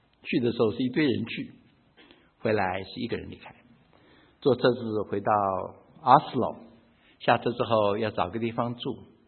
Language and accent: Chinese; China; 一定是欺负我中国人。